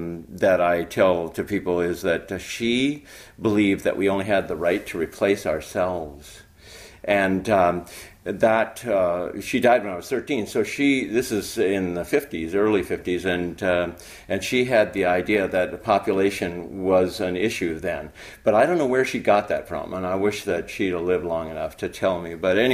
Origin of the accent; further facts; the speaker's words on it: Minnesota, United States; I was born in Minnesota and I grew up there.